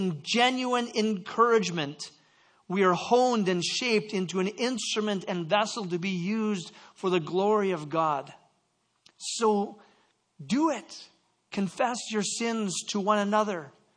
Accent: Canada; Я не очень хорошо говорю по-русски. Я из Канады. Hi, how are you? I don't speak Russian very good, but I'm from Canada.

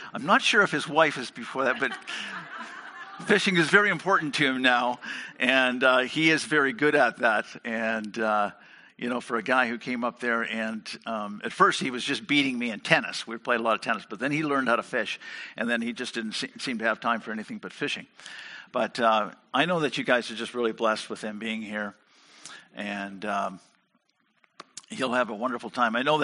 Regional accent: Alberta, Canada; My wife came from Saskatchewan. I came from Alberta.

